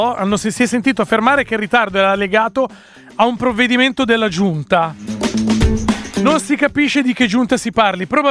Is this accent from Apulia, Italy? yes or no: no; Naples, Campania, Italy; Da napoletano lo sapevo anch'io